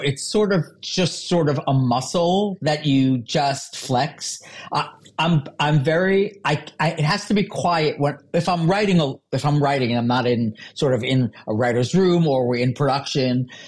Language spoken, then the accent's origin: English; New York, United States; But I love New York. I'm from New York.